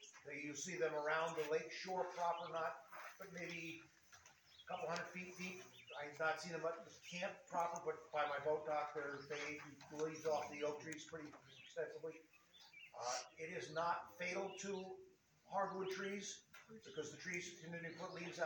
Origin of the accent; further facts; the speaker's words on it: New York, United States; I grew up with them on Long Island back when I was in high school.